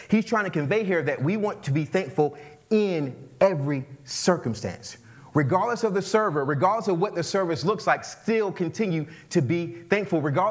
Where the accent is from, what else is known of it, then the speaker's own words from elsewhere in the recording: Hampton, South Carolina, United States; So I'm from the Lowcountry. Anybody familiar with the Lowcountry, Hampton County? There we go. Okay. So I'm from Lowcountry, Hampton, South Carolina. My mom's from Pendleton. My dad's from Lyman.